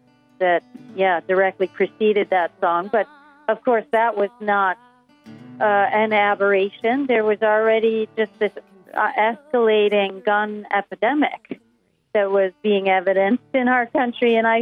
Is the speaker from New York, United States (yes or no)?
yes; Buffalo, New York, United States; from my, you know, my own experience growing up in Buffalo and witnessing the white flight out to the suburbs my whole childhood, you know.